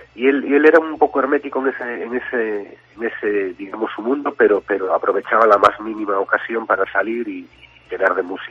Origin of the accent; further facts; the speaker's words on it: Ferrol, Galicia, Spain; él siempre se sentía muy orgulloso de formar parte de esta gran familia que somos los de Canido